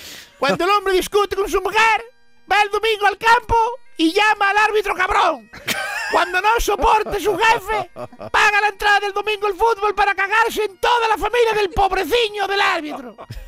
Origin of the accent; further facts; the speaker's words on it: Ferrol, Galicia, Spain; Era de mi tierra, vivía 3 calles más abajo, era una manzana más abajo que la mía.